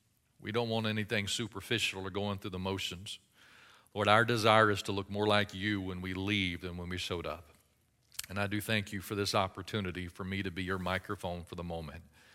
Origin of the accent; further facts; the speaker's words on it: Pensacola, Florida, United States; now in Pace, United States; And so we're born, Candace and I, we're both born and raised in Pensacola. We live over in Pace